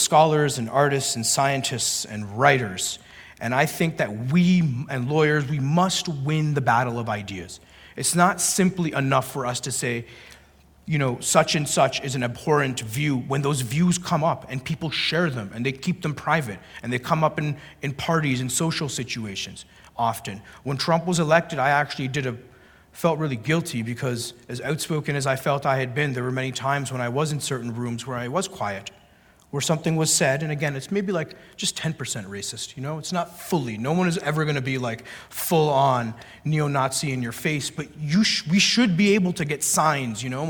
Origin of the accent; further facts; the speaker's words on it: Canada; where I grew up in Canada